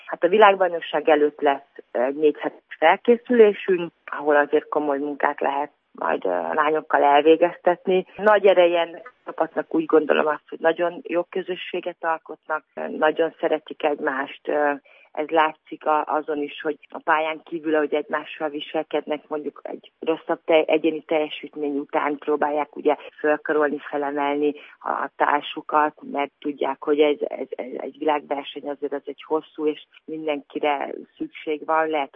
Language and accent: Hungarian; Hungary; Hát magyarként szenzációs dolog hazai közösség előtt játszani